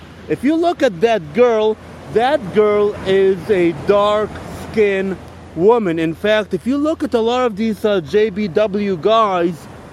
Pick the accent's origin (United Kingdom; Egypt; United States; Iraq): Egypt; Now, I don't come from Guatemala. I come from Egypt. So I know what's going on in Egypt.